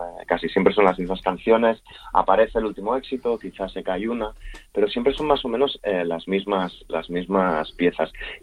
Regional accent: Barcelona, Catalonia, Spain; born there; mis padres emigraron de un valle parecido a Valdeplata. Yo fui el primero de la familia que nací en Barcelona.

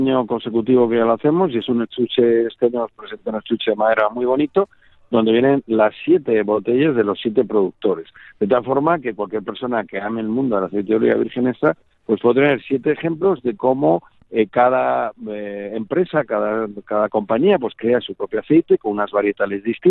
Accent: Jaén, Andalusia, Spain; que somos de Jaén, aquí de Andaluces.

